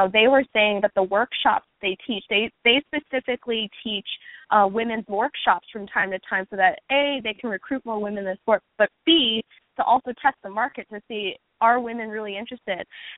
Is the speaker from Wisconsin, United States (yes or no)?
no; Portland, Oregon, United States; I'm from Portland, Oregon